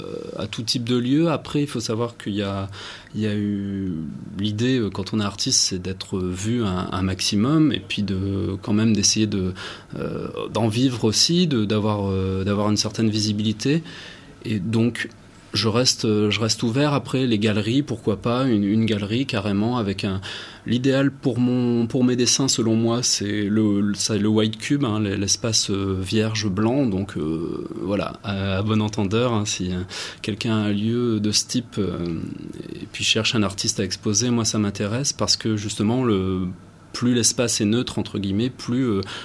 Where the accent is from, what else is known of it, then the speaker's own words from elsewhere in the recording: Normandy, France; now in Lille, France; donc en fait, je viens de Normandie, je suis sur l'île depuis à peu près 3-4 ans.